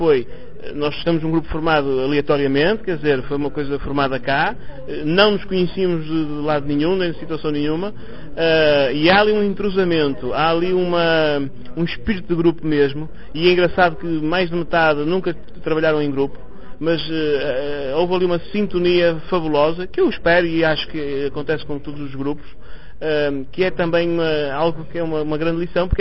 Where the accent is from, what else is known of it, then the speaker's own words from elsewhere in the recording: North, Portugal; Povo de Varzim ou Braga, que é onde estou neste momento a morar, mas a minha secção é Povo de Varzim. Venho do Norte.